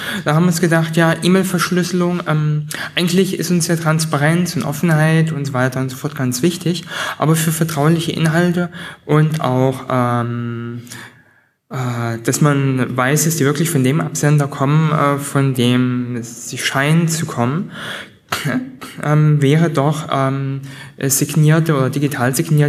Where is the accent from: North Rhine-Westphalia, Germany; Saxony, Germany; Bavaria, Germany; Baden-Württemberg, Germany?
Saxony, Germany; Dresden; Also, ich komme aus Dresden